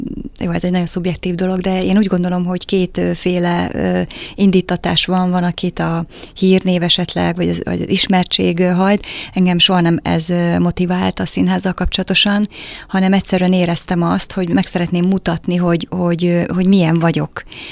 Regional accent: Kaposvár, Somogy, Hungary; Az útnak az eleje a nulladik kilométer kő, talán így lehet mondani, a Kaposvár. Ott születtem, kaposvári születésű vagyok

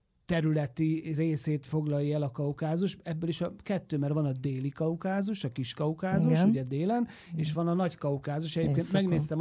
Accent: Hungary; Akkor megmondjuk, hogy mi magyarok vagyunk

